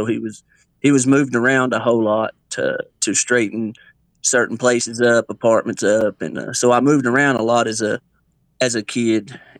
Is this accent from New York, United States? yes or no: no; Atlanta, Georgia, United States; I grew up, I was born in Atlanta, Georgia.